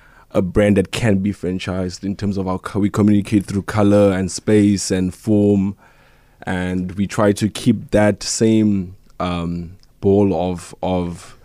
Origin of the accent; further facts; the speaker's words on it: Kimberley, Northern Cape, South Africa; Well, I'm from beautiful Northern Cape, Kimberley. Okay. That's where I was born and bred. I moved to Cape Town to pursue a career in interior design. And I've been here for the past 10 years now.